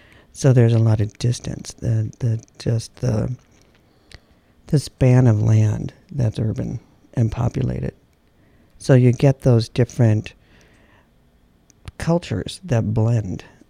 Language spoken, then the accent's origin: English; Wisconsin, United States; I found with moving elsewhere, being from Wisconsin, everybody thought we were farmers